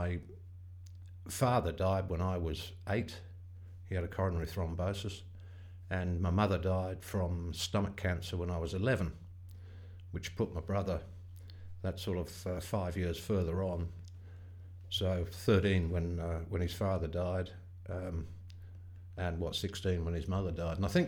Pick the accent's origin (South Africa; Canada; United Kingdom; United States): United Kingdom; Kingswood, South East England; born there; Yeah, I was born in England, Kingswood, south of London, Surrey, 22nd of April 1947.